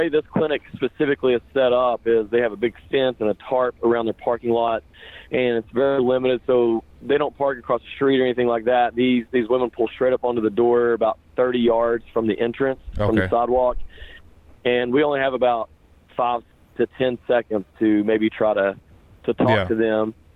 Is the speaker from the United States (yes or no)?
yes; West Virginia, United States; I'm from Southern West Virginia.